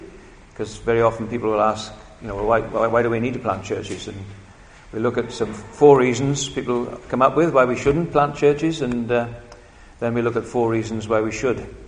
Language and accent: English; Wales, United Kingdom; It's, me being Welsh again, it's prayer, it's preaching, and it's people.